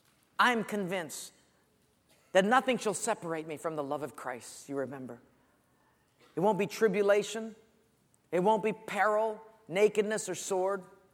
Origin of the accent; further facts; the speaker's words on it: Honolulu, Hawaii, United States; I was raised in Palolo Valley. We were very poor.